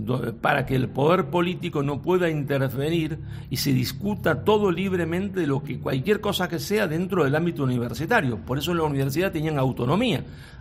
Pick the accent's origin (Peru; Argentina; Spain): Argentina; yo también soy como todo argentino, nos gusta el fútbol